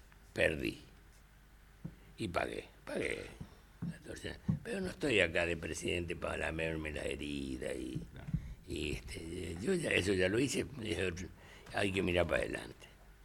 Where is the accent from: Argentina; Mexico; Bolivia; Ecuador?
Argentina; Villa Ángela, Chaco; que me acompañó a mi pueblo a inaugurar la avenida Artigas, en mi pueblo, en Villángel, que es tercera ciudad del Chaco.